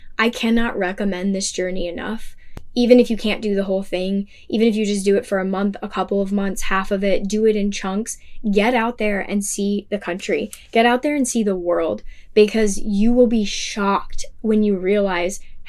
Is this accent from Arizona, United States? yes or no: yes; Arizona, United States; we didn't really do much else in Arizona because we're from Arizona, so we'd already spent a lot of time there.